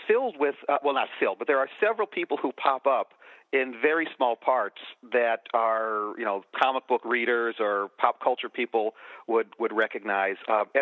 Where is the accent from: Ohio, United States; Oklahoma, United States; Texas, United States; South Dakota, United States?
Ohio, United States; Cleveland; I'm originally from Cleveland.